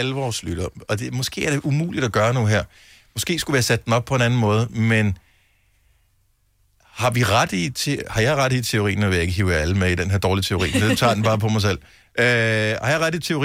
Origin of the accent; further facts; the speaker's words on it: Region of Southern Denmark, Denmark; jeg er opvokset på Fyn